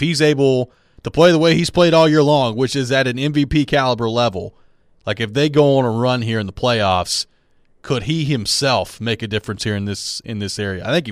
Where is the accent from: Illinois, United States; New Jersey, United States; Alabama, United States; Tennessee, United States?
Tennessee, United States; Jackson; I will say I'm from Jackson, about 50 minutes away from Memphis, and the biggest team here is the Warriors by a long shot.